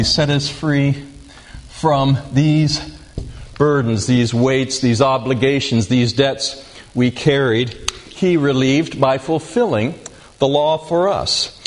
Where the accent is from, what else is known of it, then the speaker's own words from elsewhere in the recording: Riverside, California, United States; Well, I grew up in Riverside, California, and our house was located on a bluff that overlooked the Santa Ana River bottom